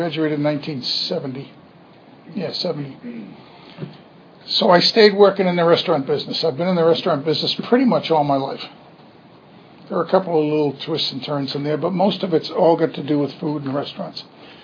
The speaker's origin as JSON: {"language": "English", "region": "Rhode Island", "country": "United States", "tie": "born there", "also_born_or_lived": "Philadelphia", "moved": "as an adult", "said": "The longer version is I was born in Rhode Island. Not Long Island, Rhode Island. I am a real Yankee. Came down here in 96, I moved here."}